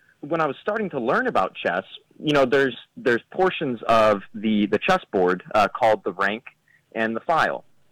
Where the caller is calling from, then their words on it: Columbia, Missouri, United States; I'm calling from Columbia, Missouri.